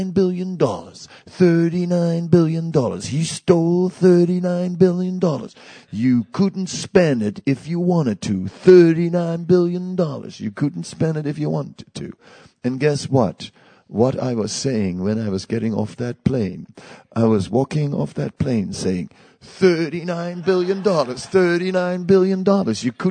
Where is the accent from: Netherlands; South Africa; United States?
Netherlands; Amsterdam, North Holland; and I know because I'm from Amsterdam. So, what can I say?